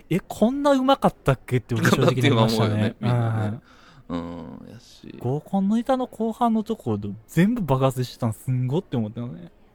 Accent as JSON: {"language": "Japanese", "region": "Kansai", "country": "Japan", "said": "僕も当然まあ関西人ですけども"}